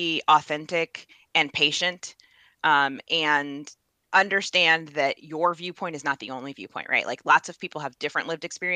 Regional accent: Indiana, United States; Well, so I was raised in Indiana by a single mom who was a telephone operator back when that was a job that people had with the switchboard.

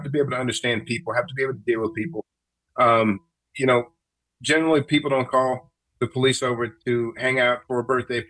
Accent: Las Vegas, Nevada, United States; born and raised in Vegas. I've been here for 47 years.

